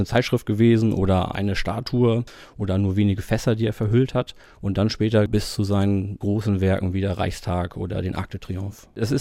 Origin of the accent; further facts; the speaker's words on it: Berlin, Germany; das ist ein Gebäude, was ich vielleicht als Berliner jeden Tag gesehen habe.